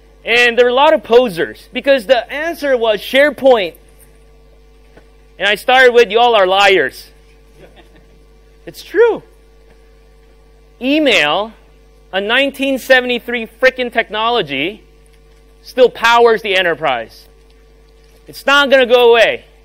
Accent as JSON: {"language": "English", "town": "Washington", "region": "District of Columbia", "country": "United States", "lives_now": "Australia", "said": "I'm originally from Washington, D.C."}